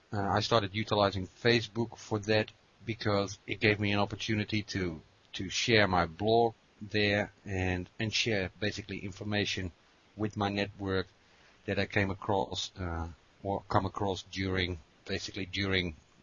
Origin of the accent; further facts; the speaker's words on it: Netherlands; English is a second language; now in New Zealand; what happened is about 4 years ago, I immigrated from the Netherlands to New Zealand. I arrived here basically with no network at all. My network that I had was a network in the Netherlands and in Europe.